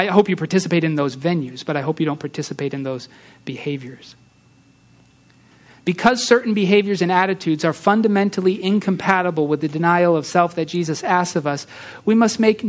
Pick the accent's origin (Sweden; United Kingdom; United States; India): Sweden; I'm from Sweden originally, so that included my ancestors.